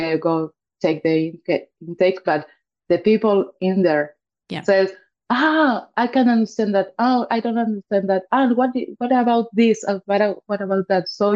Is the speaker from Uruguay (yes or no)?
yes; Uruguay; Because I'm from Uruguay.